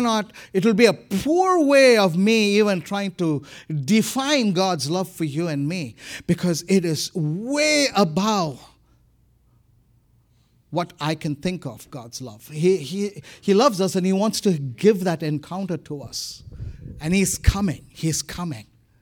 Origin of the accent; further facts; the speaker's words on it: India; Of course, I'm Indian. I'm very soulish, so I'm very emotional.